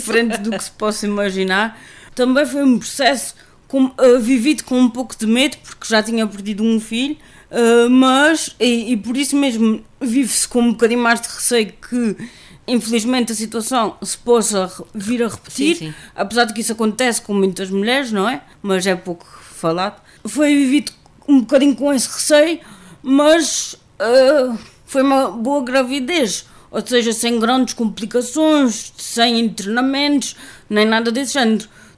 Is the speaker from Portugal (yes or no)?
yes; Azores, Portugal; born there; Nasci no Faial, prematura.